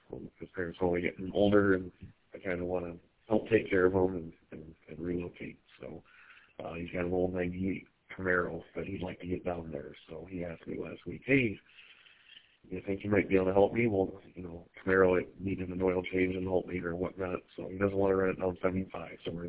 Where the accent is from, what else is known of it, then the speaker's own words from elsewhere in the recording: Cadillac, Michigan, United States; now in Linden, United States; And, I'm originally from the Cadillac area, did fire an EMS up there, and they shut down the EMS, moved down here with family in Linden